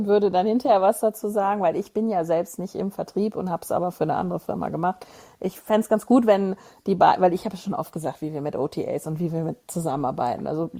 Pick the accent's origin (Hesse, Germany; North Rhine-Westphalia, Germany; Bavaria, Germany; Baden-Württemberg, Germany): North Rhine-Westphalia, Germany; Moers; und ich bin ja in Moers groß geworden und zur Schule gegangen